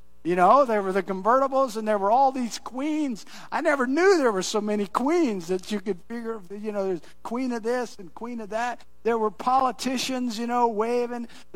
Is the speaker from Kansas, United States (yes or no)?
yes; Kansas, United States; when I was a kid growing up in Kansas, we always traveled 20 miles away to Hoisington